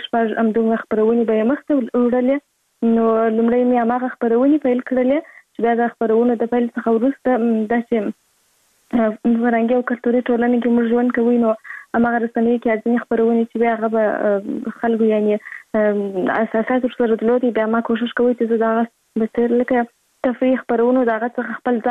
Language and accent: Pashto; Kandahar, Afghanistan; born there